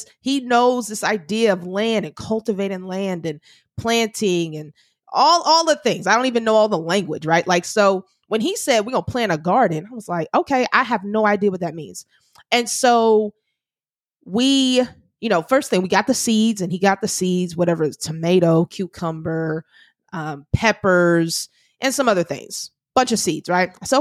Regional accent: Houston, Texas, United States; I'm from Houston, Texas. No gardens. We don't plant I did not plant gardens in Houston, right? That's not the type of lifestyle I had growing up.

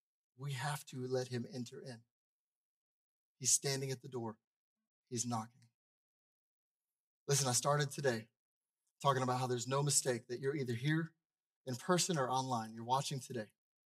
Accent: United States; I grew up in America and I know about God.

